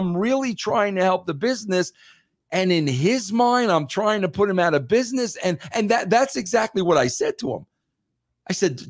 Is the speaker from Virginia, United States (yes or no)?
no; New York, United States; I think a lot of it had to do with just being a New Yorker and you just kind of knowing somebody's full of shit.